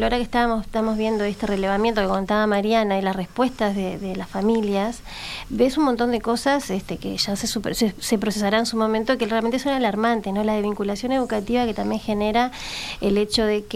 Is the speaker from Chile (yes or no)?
no; Uruguay; como país y como sociedad y como uruguayos debemos un poco reflexionar